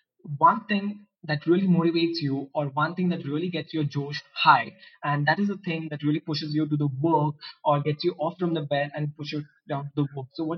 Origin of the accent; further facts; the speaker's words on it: India; when we are Indian people and we meet someone, arey yaar, just ye mere liye leke aana yaar, tum yahan pe ho.